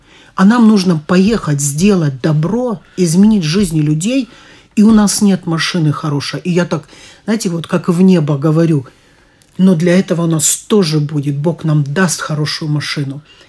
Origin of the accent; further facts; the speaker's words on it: United States; Я вообще выросла в Америке. 30 лет прожила в Америке